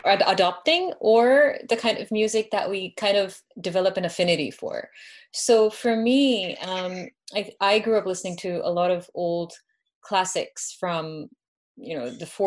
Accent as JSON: {"language": "English", "country": "Canada", "tie": "born or raised there", "said": "growing up in Canada, I had zero exposure to to Western music."}